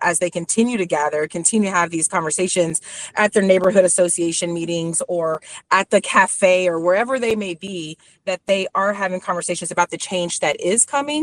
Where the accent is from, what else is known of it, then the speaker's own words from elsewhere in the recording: Dallas, Texas, United States; You know, being born and raised in Dallas, Cedar Crest Golf Course, so right across the bridge from South Dallas, it's just always been an important community to me.